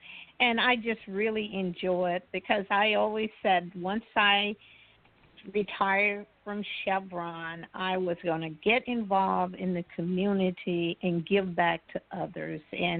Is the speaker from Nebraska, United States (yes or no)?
no; Mississippi, United States; Even being growing up in Mississippi, someone was always there helping me